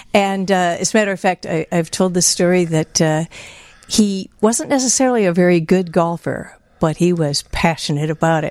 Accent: Evanston, Illinois, United States; also born or lived in Glenview / Glencoe; Actually, we grew up in Evanston.

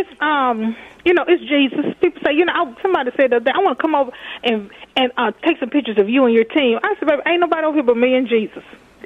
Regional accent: Texas, United States; now in Minnesota, United States; I'm from Texas.

